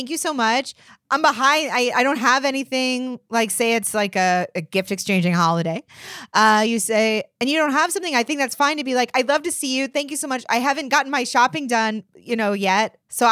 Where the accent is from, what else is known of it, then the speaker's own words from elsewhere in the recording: Australia; accent: Australian English; Like, oh, you're communicating with me. I'm Australian English. You should have switched.